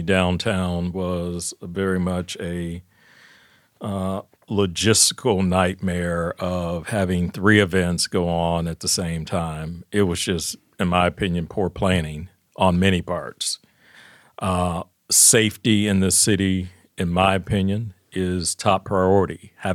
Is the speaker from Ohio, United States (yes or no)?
yes; Cincinnati, Ohio, United States; Born and raised in Cincinnati, went to Roger Bacon High School, attended grade school at St. Francis Serif School downtown, went off to college at Carson Newman College